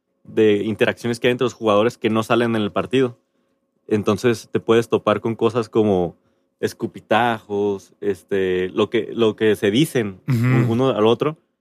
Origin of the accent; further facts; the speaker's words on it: Mexico; yo no soy de aquí, yo soy de México